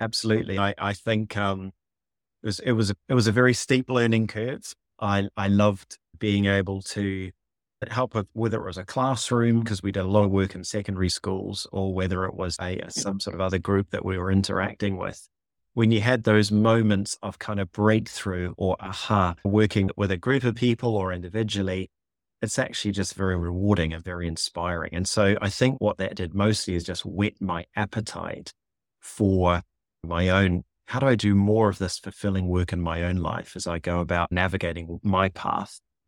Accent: Nelson, New Zealand; I was visiting my mum in Nelson, New Zealand. So I should say my accent is that's where it's from. Much as I like Australians, I'm not Australian. I'm a New Zealander.

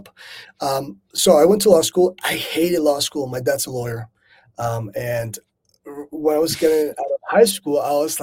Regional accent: Venezuela; English is a second language; moved away; I did 4 years of law school in Venezuela. I'm from Venezuela originally. I moved to the U.S. for the first time in 1999. My mom was a diplomat back then.

